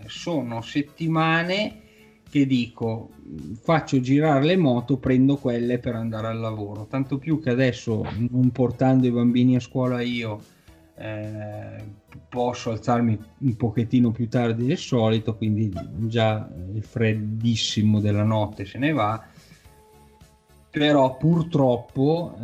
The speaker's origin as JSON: {"language": "Italian", "town": "Milan", "region": "Lombardy", "country": "Italy", "tie": "born or raised there", "said": "da milanese nato a Milano"}